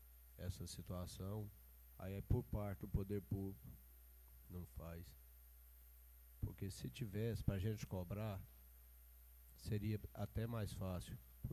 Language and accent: Portuguese; Aporé, Goiás, Brazil; Nós que somos do Aporé temos o dom de sair e ir nas outras cidades